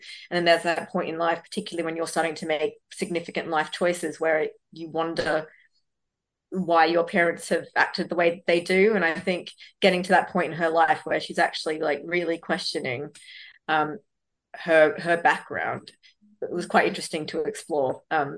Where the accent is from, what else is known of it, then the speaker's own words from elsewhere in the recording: Sydney, New South Wales, Australia; now in -; I grew up in Western Sydney